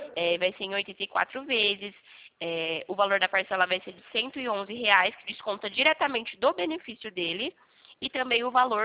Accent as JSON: {"language": "Portuguese", "town": "São Carlos", "region": "São Paulo", "country": "Brazil", "said": "Não, não, eu sou aqui de São Carlos."}